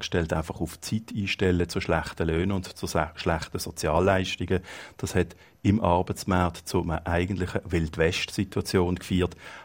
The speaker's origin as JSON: {"language": "German", "country": "Switzerland", "moved": "as an adult", "lives_now": "Italy", "said": "als Schweizer, der fast wie ein Heidi hier angekommen ist vor einem Jahr"}